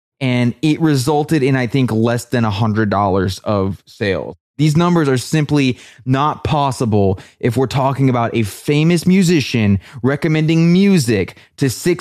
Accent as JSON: {"language": "English", "town": "Nashville", "region": "Tennessee", "country": "United States", "said": "We're from Nashville and in Nashville, and I think it's also a lot of people who wish they could have the career"}